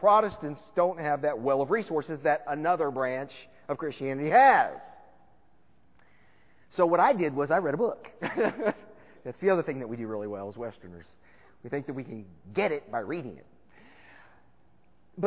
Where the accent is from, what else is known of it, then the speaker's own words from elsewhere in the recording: Texas, United States; They're hillbillies. I'm a Texan. I can say that.